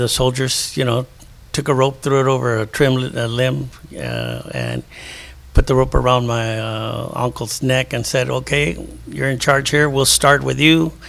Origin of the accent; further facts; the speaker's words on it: Temple, Texas, United States; born there; I was born here in Temple